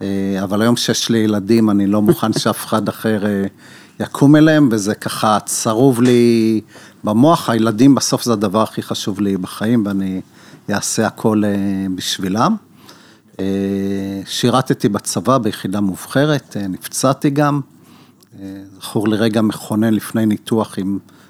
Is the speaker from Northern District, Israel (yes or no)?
yes; Beit Zera, Northern District, Israel; נולדתי בקיבוץ, משפחה עם 6 ילדים, גדלתי עם כל...